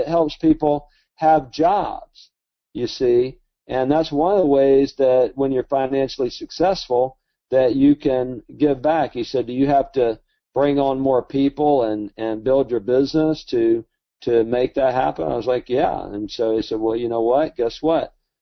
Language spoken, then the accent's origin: English; Alabama, United States; because he's so smart and I'm from Alabama.